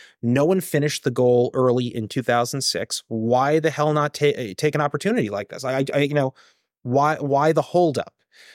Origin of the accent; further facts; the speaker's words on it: United States; I'm an American number one, and I just kind of watch the stuff.